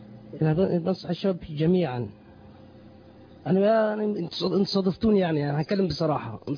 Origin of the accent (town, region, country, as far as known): Monufia Governorate, Egypt